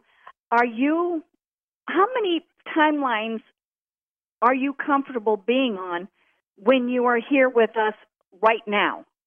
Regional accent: Oklahoma, United States; But I'm actually from Oklahoma, and I drove to Missouri to be with my daughter and grandchildren.

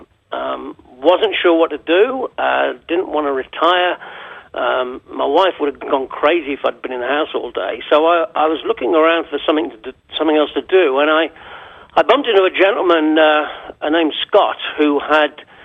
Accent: England, United Kingdom; moved away as an adult; I'm English. I moved here in 2004.

